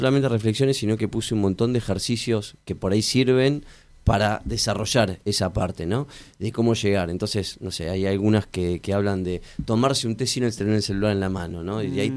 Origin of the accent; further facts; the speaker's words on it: Neuquén, Argentina; De Neuquén, llegué hoy a la mañana